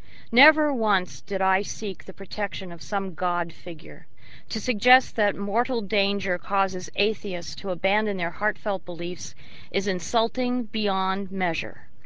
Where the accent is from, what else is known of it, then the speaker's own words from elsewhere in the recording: New York, United States; I am an American, a native New Yorker, cousin of a firefighter, and an atheist.